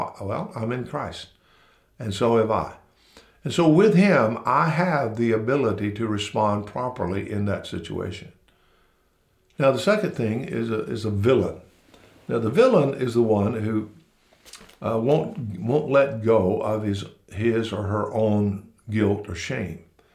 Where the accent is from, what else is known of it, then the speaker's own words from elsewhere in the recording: the South, United States; So I'm not only victimized because I am a white male, and I am from the South, and I am a redneck, and I'm single, and I'm old